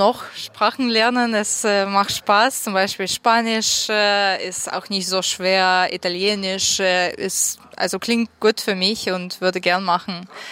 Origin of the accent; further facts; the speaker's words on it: Russia; German is a second language; Ich komme aus Russland.